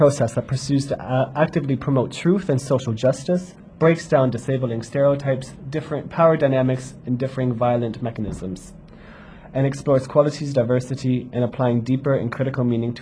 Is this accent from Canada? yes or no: yes; Canada; this is something that's I ask as being a Canadian with Maltese and British roots, who am I?